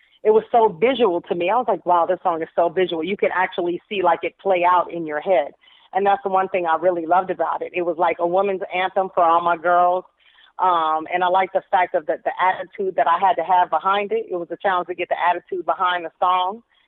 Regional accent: Arizona, United States; It's like I was this kid from Arizona, 21 years old, had never traveled the world like to that degree.

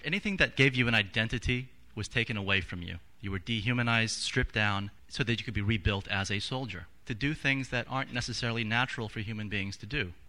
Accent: Washington, District of Columbia, United States; I was brought up in Washington, D.C. in the suburbs.

